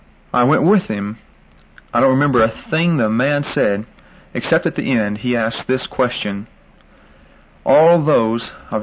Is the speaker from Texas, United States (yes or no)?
yes; Amarillo, Texas, United States; as I was brought up in Amarillo, Texas, was that I wasn't right with God.